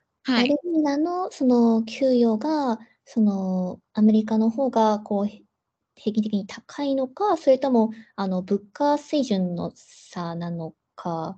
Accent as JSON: {"language": "Japanese", "town": "Nagoya", "region": "Aichi", "country": "Japan", "tie": "born or raised there", "said": "私もなんかあの別にあの地元は名古屋で"}